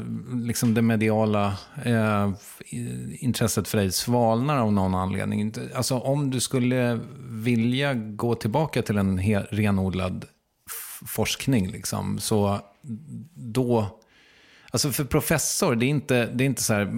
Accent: Strängnäs, Södermanland, Sweden; Nej, jag är från Strängnäs.

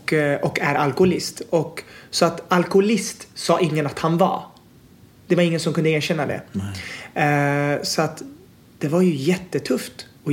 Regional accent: Sweden; born there; Och sen föddes jag 89 på BB. Och sen så Ja, så jag är uppvuxen i en familj med en mamma, pappa, storebror och stora syster.

